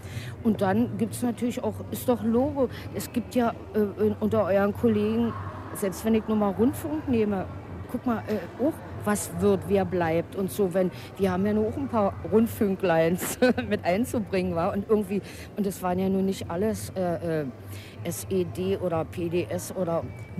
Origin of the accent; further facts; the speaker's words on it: Berlin, Germany; wie Türken genauso so eine Menschen sind wie Sachsen für mich als Berlinerin.